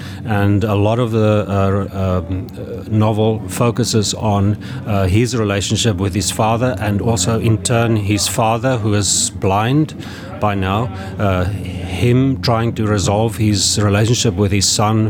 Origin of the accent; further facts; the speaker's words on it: South Africa; first language Afrikaans; English is a second language; up to now, I've always worked in Afrikaans, which is my mother tongue.